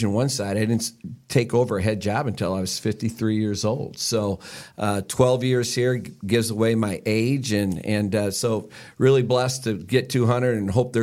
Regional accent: Iowa, United States; also born or lived in Illinois; now in Birmingham, United States; An old Midwestern person, and my wife's from Chicago. I grew up in Iowa, Illinois area, and her being from Chicago, and now we're in our 12th year here.

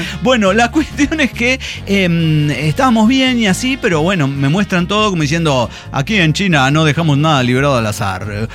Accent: Bogotá, Colombia; soy bogotano, soy rolo, claro, soy de Colombia.

